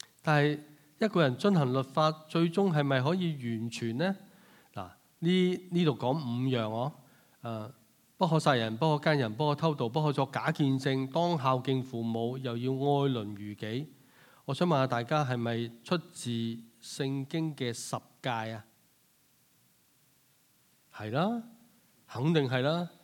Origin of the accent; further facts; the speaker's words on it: Hong Kong; now in Canada; 但这些我们香港来的朋友们希望我们都能够可以获得加拿大的永久居民